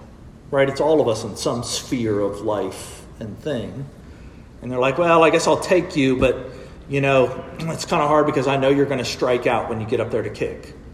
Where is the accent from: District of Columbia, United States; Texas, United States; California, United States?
Texas, United States; Bay City; I grew up in Bay City, Texas. Some of y'all know where that is. Most of you are thinking about Baytown. That's not Bay City.